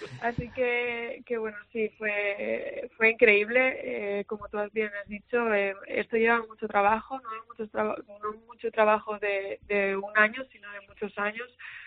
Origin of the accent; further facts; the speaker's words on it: Valencian Community, Spain; alzar la copa siendo valenciana, estando en un proyecto tan ambicioso como es el Valencia Basket, estando en mi tierra